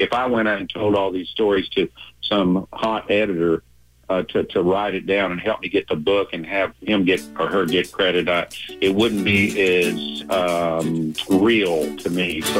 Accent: Austin, Texas, United States; I'm a musician from Austin.

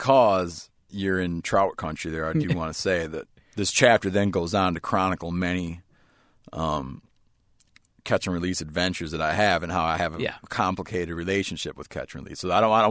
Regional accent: Michigan, United States; When I was growing up, I grew up in Michigan.

